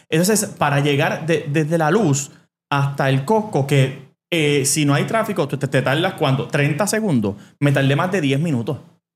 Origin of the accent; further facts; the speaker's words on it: Bayamón, Puerto Rico; No somos así, porque soy de Bayamón. Yo soy nacido y criado en Bayamón.